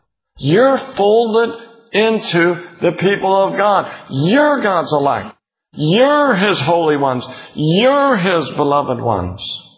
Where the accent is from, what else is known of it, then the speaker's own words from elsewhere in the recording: United States; It doesn't strike us as Americans as much. You know, I'm half German and I'm half Irish, and a lot of us are like that, kind of mutts, aren't we?